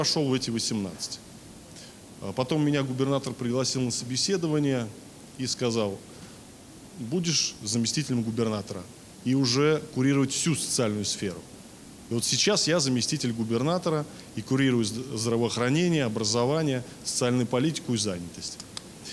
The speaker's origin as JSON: {"language": "Russian", "region": "Nizhny Novgorod Oblast", "country": "Russia", "said": "я из Нижегородской области."}